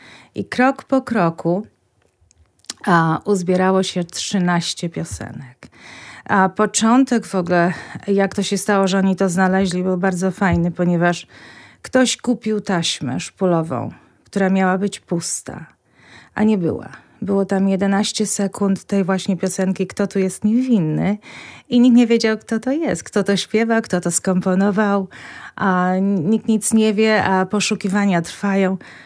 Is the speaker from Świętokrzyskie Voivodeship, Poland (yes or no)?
no; Kurów, Lublin Voivodeship, Poland; moved away as an adult; now in United States; Urodziłam się w Kurowie. Tam się wychowałam. I od momentu, kiedy przyjechałam tu na studia do Lublina, moje życie już w większości było związane właśnie z Lublinem, aż do wyjazdu do Stanów.